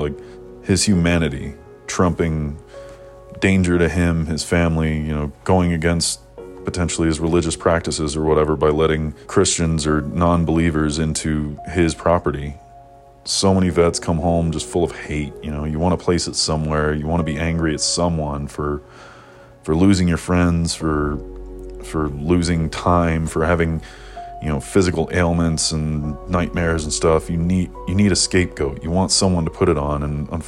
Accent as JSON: {"language": "English", "town": "Nashville", "region": "Tennessee", "country": "United States", "also_born_or_lived": "Denver / Savannah", "said": "Like, I moved from Denver back to Nashville, where I'm from, then to Savannah, Georgia, then back to Denver."}